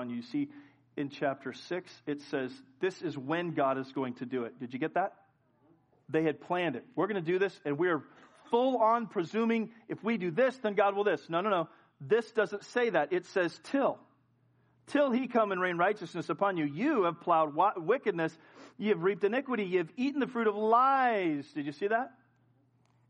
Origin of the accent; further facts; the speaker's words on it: California, United States; Well, you're a Californian, so I have to stay in California forever because I'm a Californian?